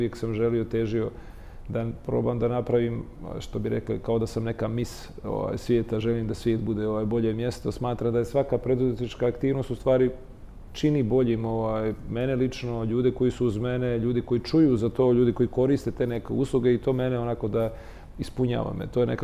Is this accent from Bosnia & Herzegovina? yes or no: yes; Bosnia & Herzegovina; born there; ja sam rođen u Bosni i onda ovdje kad sam došao, mi smo faktički bili izbjeglice